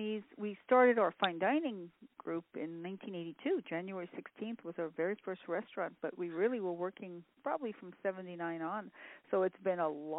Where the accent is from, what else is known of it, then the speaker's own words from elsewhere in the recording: New York City, New York, United States; now in Los Angeles, United States; I was born in the Bronx, and I lived in Queens.